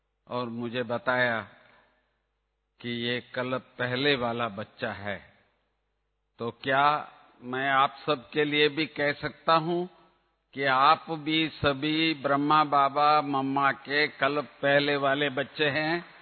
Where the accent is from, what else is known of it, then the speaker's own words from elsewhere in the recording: Bengaluru, Karnataka, India; Hindi is a second language; मुझे इतनी हिंदी नहीं आती थी। फर्स्ट टाइम मैं बेंगलुरु से आया था